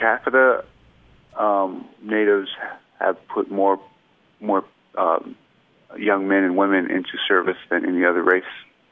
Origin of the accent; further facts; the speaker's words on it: Ashland, Montana, United States; my hometown, Ashland, Montana.